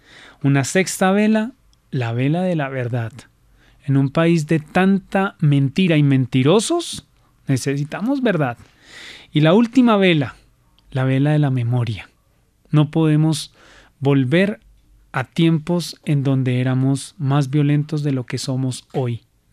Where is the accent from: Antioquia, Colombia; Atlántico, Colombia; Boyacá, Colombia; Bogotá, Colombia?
Bogotá, Colombia; yo soy de familia de la Candelaria aquí en Bogotá